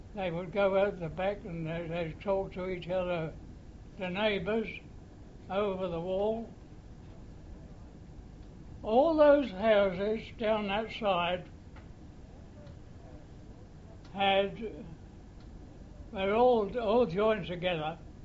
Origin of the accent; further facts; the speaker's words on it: London, United Kingdom; born there; I was born in Islington, London, in a street which is called Blundell Street.